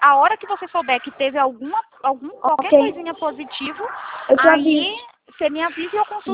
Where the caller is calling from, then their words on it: Mogi Guaçu, São Paulo, Brazil; eu fico na central de consignado, na cidade de Mogi Guaçu, interior de São Paulo.